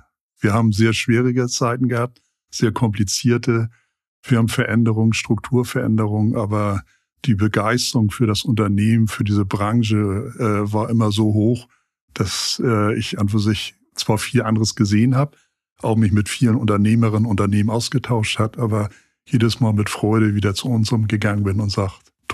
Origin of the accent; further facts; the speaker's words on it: Hamburg, Germany; born there; ich bin überzeugter Hanseat, gebürtiger Hamburger